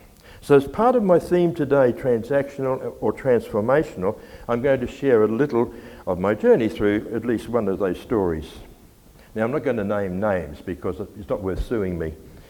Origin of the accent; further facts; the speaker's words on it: Gympie, Queensland, Australia; I was born and raised in Gympie. I went to church there as a kid. I was confirmed there. I learned to play the pipe organ there, and we retired there.